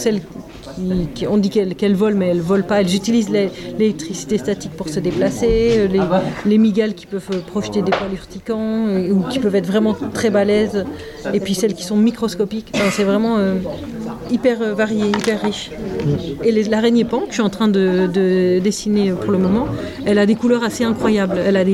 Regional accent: Die, Auvergne-Rhône-Alpes, France; je viens de la Drôme, dans une petite ville qui s'appelle Die, qui est un peu dans le même genre d'environnement très sauvage comme ici, mais plutôt façon Vercors et vignes et clairettes.

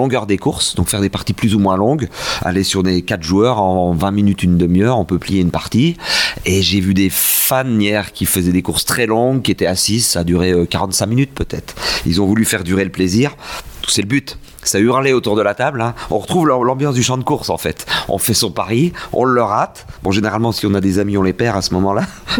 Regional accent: Saint-Didier-en-Velay, Auvergne-Rhône-Alpes, France; je viens de Haute-Loire, Saint-Didier-en-Velay, pas très loin de Saint-Étienne.

